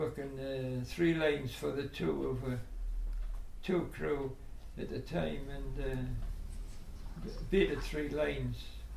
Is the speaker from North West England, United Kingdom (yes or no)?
no; Blyth, North East England, United Kingdom; born there; I was born in Blyth, October 1915.